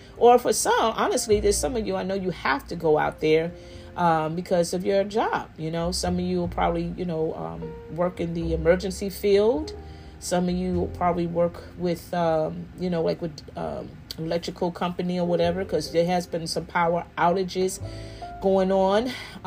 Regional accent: New Jersey, United States; You know, I'm from New Jersey. So, you know, we get that kind of snow every so often. You know, as a child growing up, we got hit with snow like that, you know.

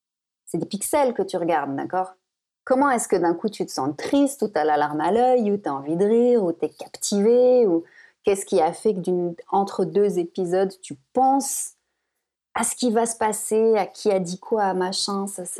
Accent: Morocco; Parce que moi, j'ai grandi au Maroc, pas en France.

